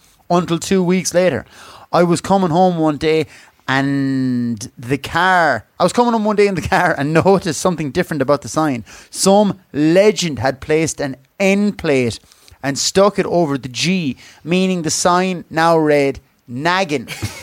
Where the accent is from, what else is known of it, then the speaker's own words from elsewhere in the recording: Athlone, Westmeath, Ireland; also born or lived in Limerick; I'm from Westmeath side of Athlone and went to college in Limerick.